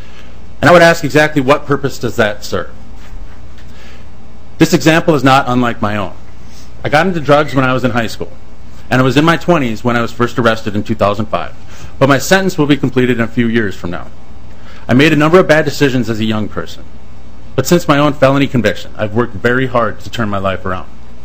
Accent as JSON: {"language": "English", "town": "Owatonna", "region": "Minnesota", "country": "United States", "tie": "born or raised there", "said": "Growing up in Owatonna, I was taught from a young age about democracy and the value of voting."}